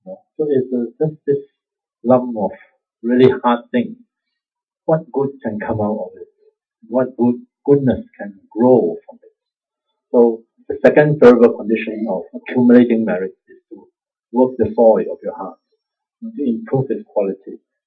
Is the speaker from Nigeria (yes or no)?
no; Singapore; So this, we're Singaporean, very efficient.